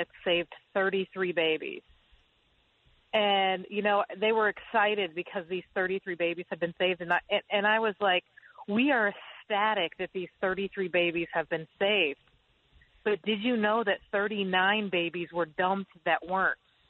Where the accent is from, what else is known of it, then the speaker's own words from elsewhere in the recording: Indiana, United States; And you know, I'm from Indiana, and I take Indiana statistics I watch them very, very closely.